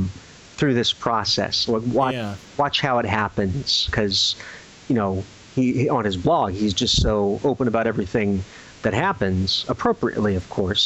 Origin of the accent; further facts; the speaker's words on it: Montgomery Village, Maryland, United States; It was tough growing up in Montgomery Village, Maryland.